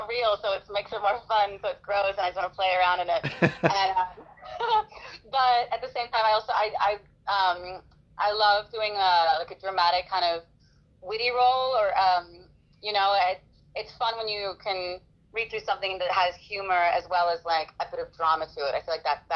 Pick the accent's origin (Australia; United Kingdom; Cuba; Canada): Australia; now in United States; People don't even realize I'm from Australia. They're like, "What? Like, you have an accent?"